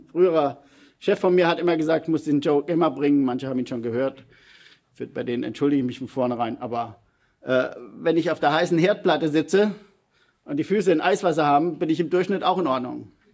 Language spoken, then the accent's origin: German; Germany; Als Deutsche hätten wir auch begreifen sollen